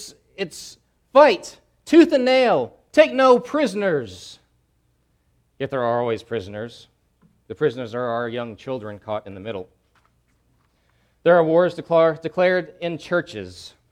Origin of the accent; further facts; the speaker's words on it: United States; I'm an American, and we don't back down.